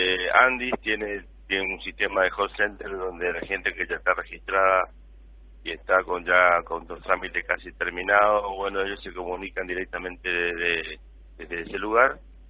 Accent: Corrientes, Argentina; donde yo soy el representante de Andes en la provincia de Corrientes. Gracias a Dios me toca arrancar este operativo en mi ciudad natal

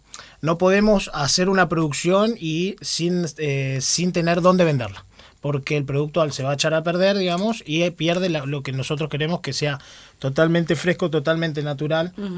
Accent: Paraná, Entre Ríos, Argentina; Yo soy de acá, de Paraná. Tengo 29 años

